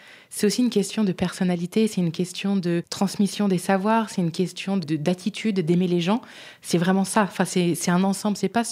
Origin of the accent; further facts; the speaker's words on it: Auvergne-Rhône-Alpes, France; je faisais visiter le château de Fléchères, qui est dans mon village natal.